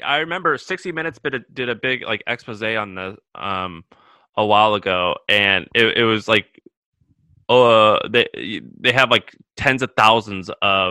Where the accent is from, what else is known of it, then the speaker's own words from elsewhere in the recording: the South, United States; It's in Alabama, which, you know, I'm from the South.